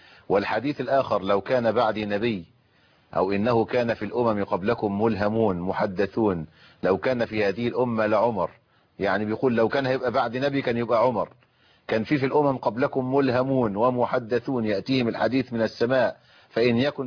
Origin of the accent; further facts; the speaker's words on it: Egypt; زي ما إحنا بقول عندنا في مصر عيش وملح